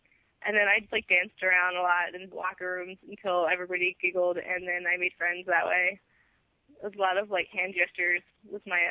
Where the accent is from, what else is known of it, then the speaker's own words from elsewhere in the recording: United States; I'm an American, so, like, I still have my face.